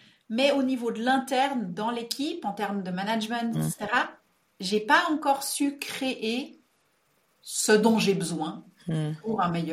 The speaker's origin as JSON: {"language": "French", "country": "Switzerland", "said": "Chez nous, en Suisse, ça s'appelle une fiduciaire."}